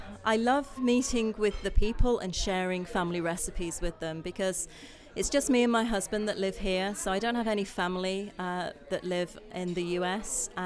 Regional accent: England, United Kingdom; now in Carmel, United States; That's a really good question, but I only know English food being English, and I only know about English tea rooms, so

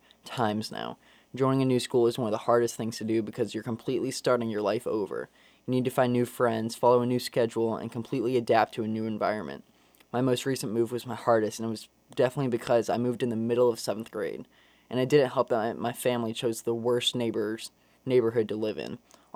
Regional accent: Atlanta, Georgia, United States; accent: southern; now in Indiana, United States; I moved to Indiana from Atlanta, the complete opposite side of the country. I still had my southern accent

